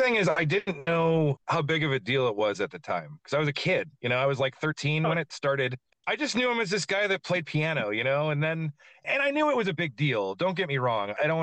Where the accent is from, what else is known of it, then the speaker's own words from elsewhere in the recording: LaPorte, Indiana, United States; lived in my hometown in LaPorte, Indiana. And the whole time I was growing up, he lived there.